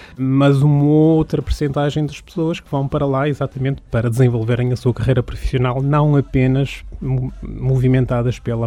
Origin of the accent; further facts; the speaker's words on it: Portugal; moved away; uma das principais decisões que eu tomei quando saí de Portugal foi estaria sempre em contacto com a minha cidade natal e com o meu país.